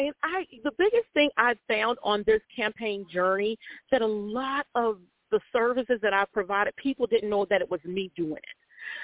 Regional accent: West Palm Beach, Florida, United States; born there; Well, I was born here. I was born in West Palm Beach, Florida, right at Good Samaritan Hospital.

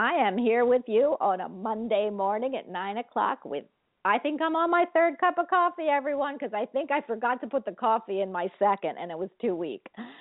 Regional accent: the North, United States; now in Florida, United States; I'm from the North, even though I'm living in Florida now.

